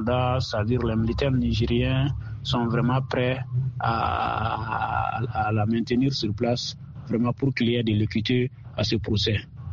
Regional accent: Mali; C'est tout chez nous, au Mali.

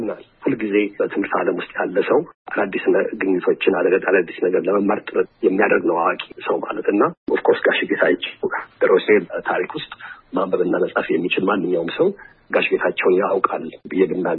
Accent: Ohio, United States; እኔ እዚያ አሜሪካን ሀገር ነው ተወልጄ ያደግኩት።

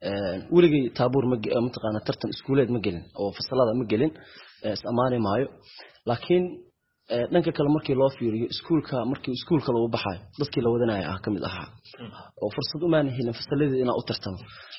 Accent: Mogadishu, Banaadir, Somalia; born there; Waxaan ku dhashay shaqsiyan magaalada Muqdisho adigu 9-meeyadii.

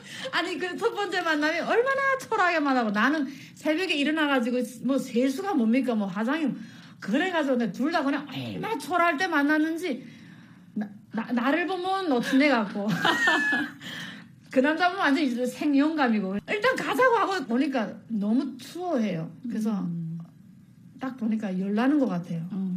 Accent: North Korea; 저는 북한에서 서해 쪽에, 서해 바다 쪽에서 살았는데

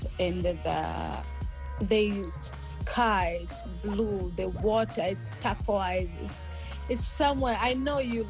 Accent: Tanzania; Like I'm from Tanzania, and I've been to Serengeti twice.

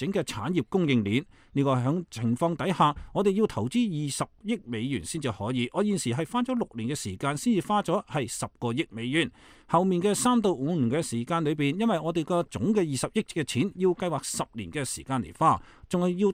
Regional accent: China; now in United States; 首先美国人讲英语会讲俚语，我们中国人就不会，连我们连英语都讲不清楚，不会讲。

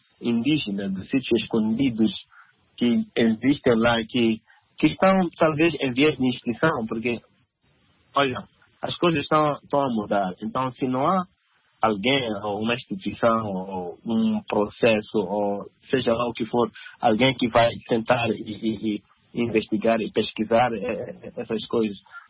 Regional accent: Mozambique; moved away as an adult; now in Helsinki, Finland; Eu e o Nelo e Cicildo, Cicildo, somos moçambicanos. Eu estou vivendo aqui em Helsinki

